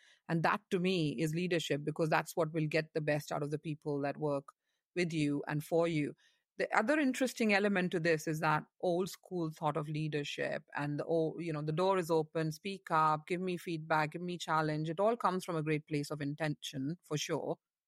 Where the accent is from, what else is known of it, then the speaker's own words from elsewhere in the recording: India; All these words and notions that we grew up with in India